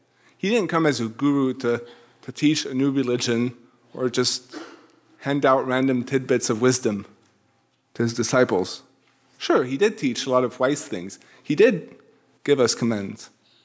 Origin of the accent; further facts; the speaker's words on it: France; I come from France. The big tradition in France for Christmas is to have a nativity scene.